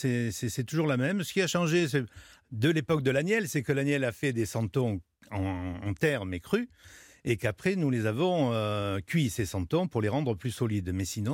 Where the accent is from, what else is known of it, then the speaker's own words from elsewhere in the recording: Provence-Alpes-Côte d'Azur, France; On maintient cette tradition qui est ancestrale chez nous en Provence.